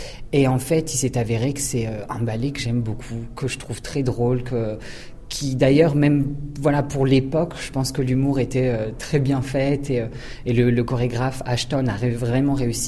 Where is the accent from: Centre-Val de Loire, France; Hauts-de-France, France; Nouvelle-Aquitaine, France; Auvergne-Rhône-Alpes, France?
Hauts-de-France, France; also born or lived in Paris / Australia; Donc bien sûr, je suis ch'ti et j'aime mes origines. Mais je suis parti à Paris pour étudier au conservatoire pendant 5 ans. De là, je suis parti dans le sud de la France pendant 6 mois pour travailler dans une compagnie junior.